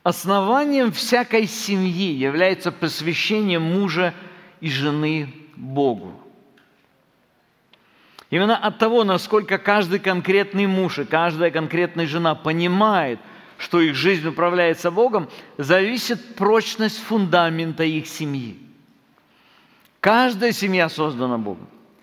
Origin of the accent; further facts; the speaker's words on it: North Caucasus, Russia; born there; наша история: я родился на Северном Кавказе